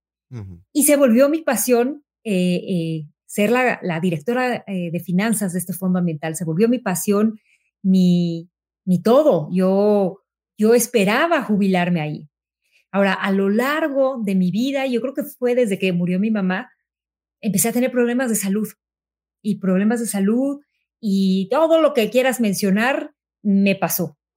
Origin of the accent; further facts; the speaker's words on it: Mexico; moved away as an adult; now in United States; yo nací y crecí en México. Hace 8 años nos vinimos a vivir a Estados Unidos, pero yo viví toda mi vida en México